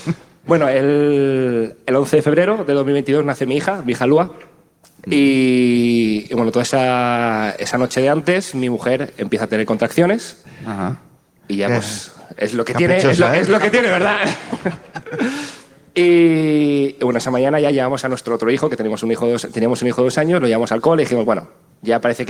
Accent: Elche, Valencian Community, Spain; De Elche.

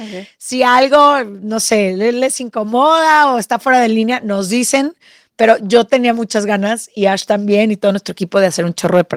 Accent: Netherlands; moved away as an adult; now in Mexico; Yo llegué de Holanda, porque soy holandesa, llego a México y me caso un poco más tarde

